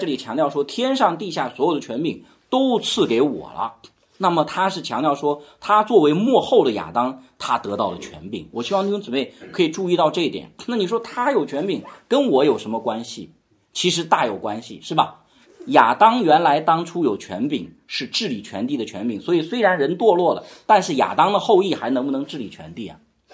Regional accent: China; 比如说我们国家现在习近平其实是代表我们中国人

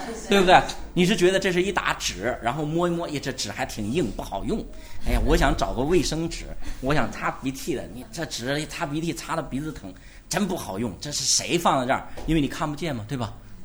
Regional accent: China; 我们中国人就讲，哎，很有钱算了吧

